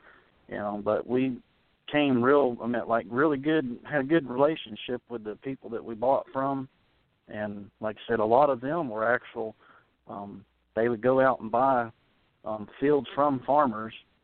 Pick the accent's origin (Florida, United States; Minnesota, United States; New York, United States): Florida, United States; now in Somerset, United States; I was born and raised mainly in Florida, and like I said, back in like 2007, I moved here to Somerset, Kentucky.